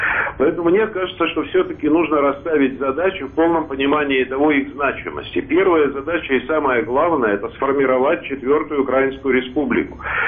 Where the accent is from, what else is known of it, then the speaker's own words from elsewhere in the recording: Russia; после года, так сказать, в Москве, у нас на родине